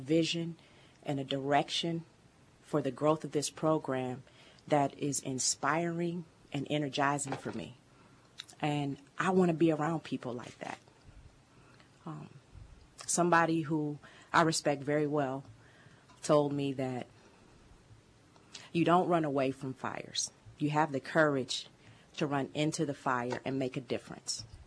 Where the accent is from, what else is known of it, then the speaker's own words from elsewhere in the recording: Michigan, United States; in my home state, 45 minutes from my dad's house